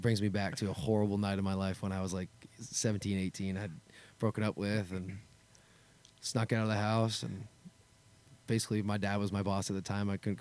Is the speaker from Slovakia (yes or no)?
no; Canada; I'm also from Canada.